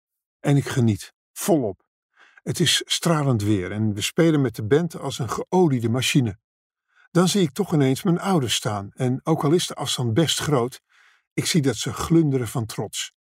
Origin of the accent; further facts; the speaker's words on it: Echt, Limburg, Netherlands; Dit is waar ik ben opgegroeid. In het midden-Limburgse dorp Echt, om precies te zijn. Hier vlakbij.